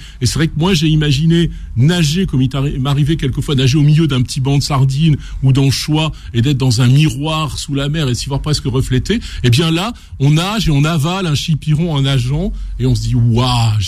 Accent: Renaison, Auvergne-Rhône-Alpes, France; born there; Vous savez, moi, je suis un enfant, je suis né à Renaison, à la campagne.

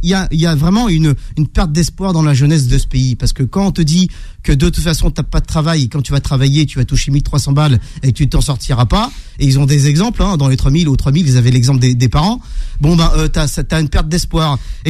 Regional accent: Aulnay-sous-Bois, Île-de-France, France; Là d'où je viens, j'ai grandi dans la cité des 3000 à Aulnay-sous-Bois

